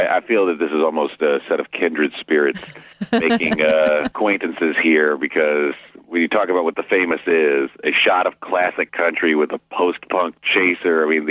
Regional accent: Dallas, Texas, United States; There's a couple of stations in the South, and I'm from Dallas

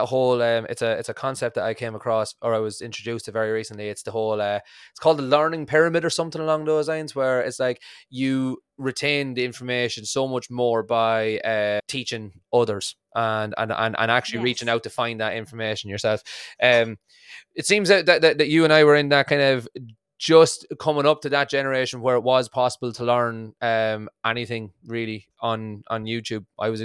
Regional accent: Ireland; accent: Irish; I'm from Ireland, just in case you didn't catch the accent

